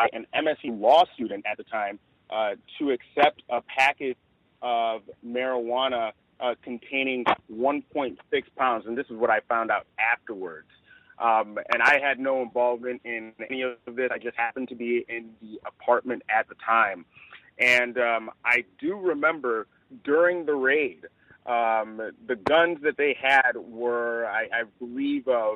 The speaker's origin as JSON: {"language": "English", "country": "Nigeria", "accent": "Nigerian", "said": "I turned on my Nigerian accent extra thick to kind of, I guess, differentiate myself from the other gentlemen that were located inside the house."}